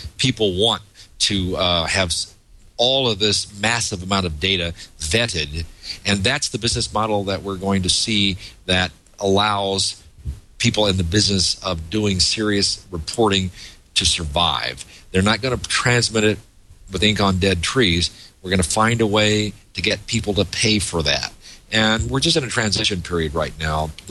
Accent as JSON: {"language": "English", "town": "Mount Vernon", "region": "Illinois", "country": "United States", "tie": "born or raised there", "said": "they don't really want to cover what happens in my hometown of Mount Vernon, Illinois, population 18,000, who died, who was born."}